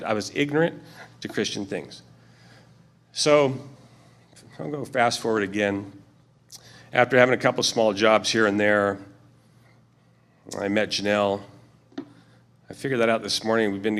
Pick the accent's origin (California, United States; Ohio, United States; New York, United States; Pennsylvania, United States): California, United States; Riverside; now in Redlands, United States; I was born in Riverside. I was raised in Riverside, went to school there. I haven't gone far from that tree. As you can see, I live in Redlands now, but I did not grow up in a Christian home. My family was nominal Catholic